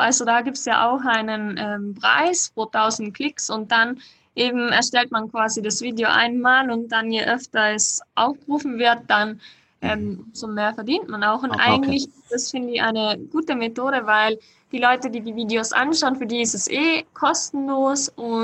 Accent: Austria; Also bei uns in Österreich ist es ja so

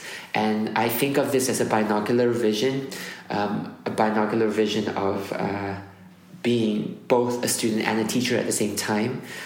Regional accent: Malaysia; I grew up in Malaysia and I loved it.

